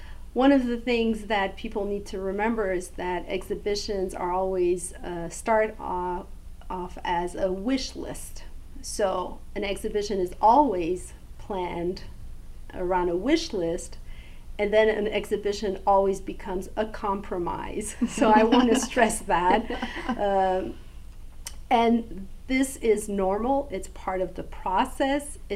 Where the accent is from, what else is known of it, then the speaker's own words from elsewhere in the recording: Canada; because I'm Canadian and so I use